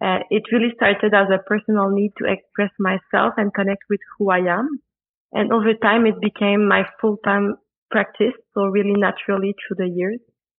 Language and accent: English; Quebec, Canada; Yes, I'm an artist from Quebec.